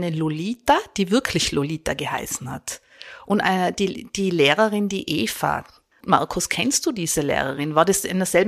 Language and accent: German; Tyrol, Austria; Ich bin in Tirol aufgewachsen.